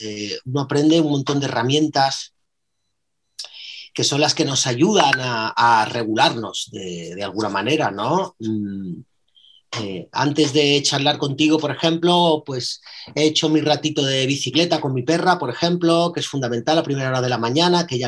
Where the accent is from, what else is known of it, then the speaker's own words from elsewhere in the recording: Málaga, Andalusia, Spain; eso fue en Málaga, allí en mi tierra